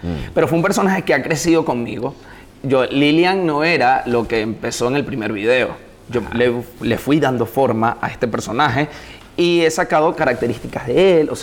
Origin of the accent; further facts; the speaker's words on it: Los Teques, Miranda, Venezuela; moved away; De verdad me encanta mi pueblito.